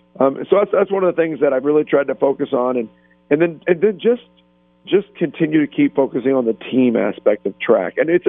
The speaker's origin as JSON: {"language": "English", "town": "Jefferson City", "region": "Missouri", "country": "United States", "tie": "born or raised there", "said": "growing up in Jeff City and being around Jeff City for a long time, you always followed."}